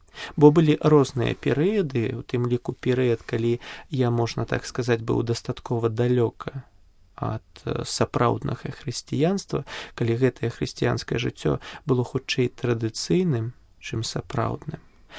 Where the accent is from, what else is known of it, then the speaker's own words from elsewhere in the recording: Maladzyechna, Minsk Region, Belarus; У маім родным горадзе зараз існуюць две парафіі, афіцыйна зарэгістраваныя.